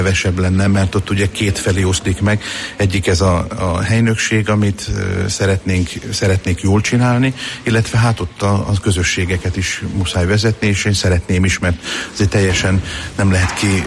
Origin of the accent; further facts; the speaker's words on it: Šamorín, Trnava Region, Slovakia; also born or lived in Vajka; tehát onnit származom, de 4 éves korunkban költöztünk Somorjára, és akkor a vízlépcső építése miatt is, és itt Somorjainak tartom igazán magam, mert hát amióta úgymond az eszemet tudom, azóta Somorjai vagyok.